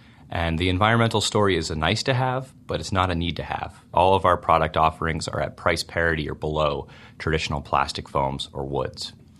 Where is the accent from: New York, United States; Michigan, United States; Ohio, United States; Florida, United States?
New York, United States; I grew up actually on Eastern Long Island.